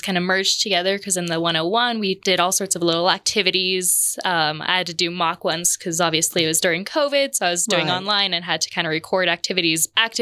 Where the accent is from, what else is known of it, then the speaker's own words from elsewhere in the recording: Colorado Springs, Colorado, United States; I'm here from Colorado Springs. I'm a native.